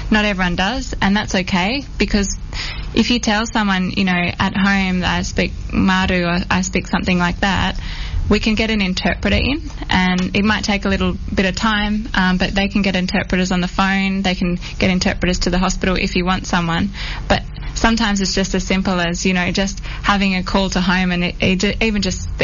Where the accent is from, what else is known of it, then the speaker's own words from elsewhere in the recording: Western Australia, Australia; I am a Yawuru woman through my mother, my grandmother's side, so up Broomway. I grew up here on Noongar country, and I'm a mum.